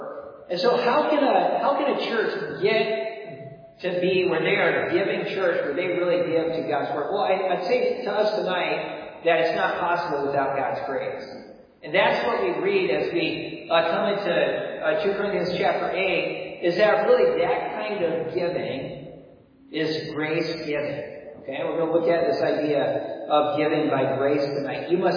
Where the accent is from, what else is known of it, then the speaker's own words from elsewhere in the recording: Wisconsin, United States; And I tell them I'm from Wisconsin. My home church in Wisconsin was pastored by my dad.